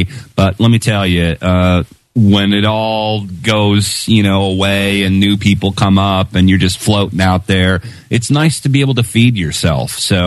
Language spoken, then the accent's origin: English; Seattle, Washington, United States; You know, I'm from Seattle.